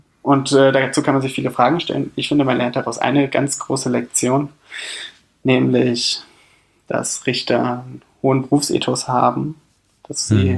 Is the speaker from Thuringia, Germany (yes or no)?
yes; Weimar, Thuringia, Germany; Weimar ist meine Heimatstadt